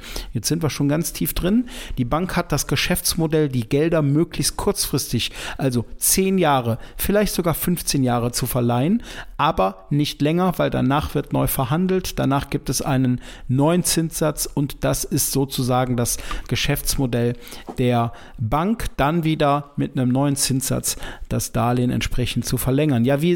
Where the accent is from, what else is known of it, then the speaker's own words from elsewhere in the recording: North Rhine-Westphalia, Germany; hier bei uns in den Ballungsgebieten, Köln, Düsseldorf, das ist ja, wo ich herkomme